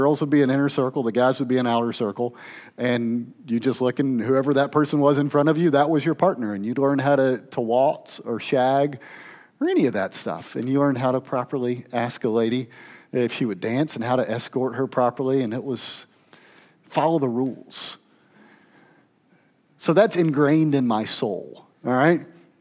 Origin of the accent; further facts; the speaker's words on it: Georgia, United States; now in Ocala, United States; But I grew up in Middle Georgia, and I grew up in what I consider to be pretty deep South kind of area.